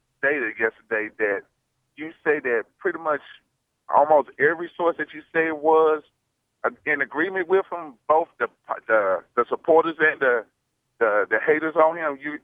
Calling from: Memphis, Tennessee, United States; from Memphis, Tennessee

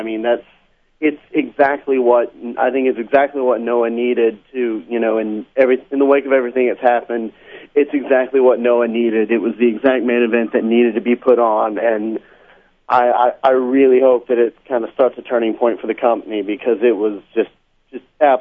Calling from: South Carolina, United States; in South Carolina.

